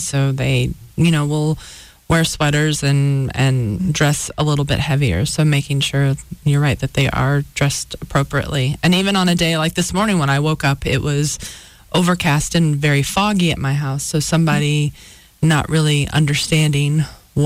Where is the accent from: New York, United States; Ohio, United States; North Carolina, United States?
North Carolina, United States; I grew up in North Carolina.